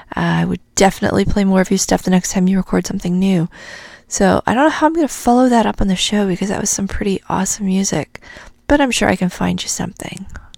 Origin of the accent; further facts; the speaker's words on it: Whitby, Ontario, Canada; So originally she was from Whitby, Ontario, Canada, which is my hometown.